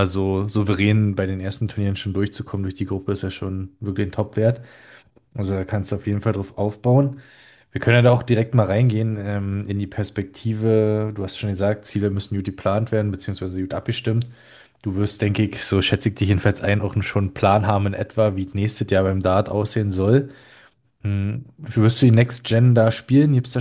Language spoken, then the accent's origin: German; Germany; ich komme aus Deutschland und war im Urlaub zu 70% immer in Schweden.